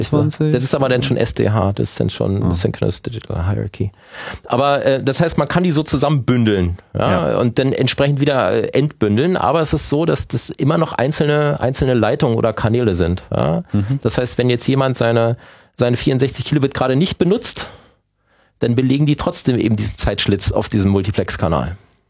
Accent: Berlin, Germany; Ich meine, hier als Berliner hast du halt 3,5 Millionen Berliner gehabt

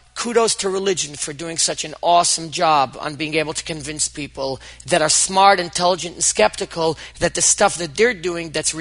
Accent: Brooklyn, New York, United States; Yes, I was raised in Brooklyn, New York, and I never know how much of Orthodox Judaism I have to explain to people

